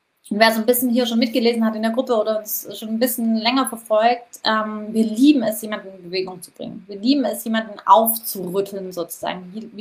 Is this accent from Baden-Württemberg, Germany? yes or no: yes; Baden-Württemberg, Germany; Ich komme aus dem Schwabenländle, habe ich auch schon erwähnt.